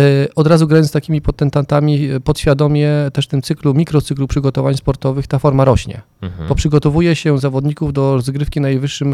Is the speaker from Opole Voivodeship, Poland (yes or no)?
yes; Nysa, Opole Voivodeship, Poland; pochodzę z Nysy, z powiatu nyskiego